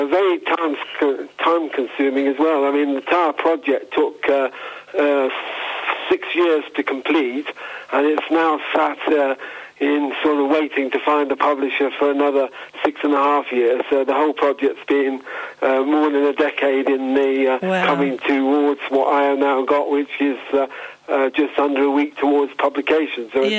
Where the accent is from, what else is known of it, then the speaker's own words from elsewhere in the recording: Croydon, London, United Kingdom; I grew up in Croydon